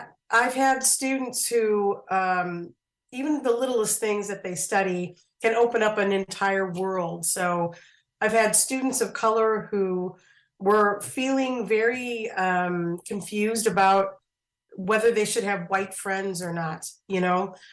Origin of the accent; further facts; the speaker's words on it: Gary, Indiana, United States; One of the conditions that I had to study was the fact that I was from Gary, Indiana.